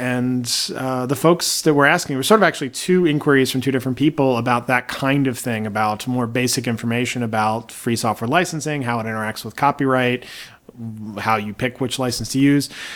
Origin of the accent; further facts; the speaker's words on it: Baltimore, Maryland, United States; When I was growing up in Baltimore, there were two DJs.